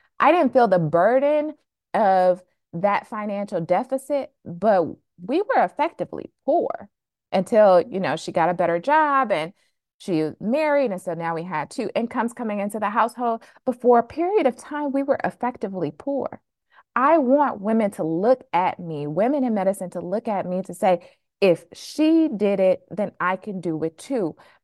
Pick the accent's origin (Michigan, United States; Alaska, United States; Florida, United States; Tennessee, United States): Michigan, United States; Flint; look, I'm from Flint, Michigan. I was born and raised in a single parent household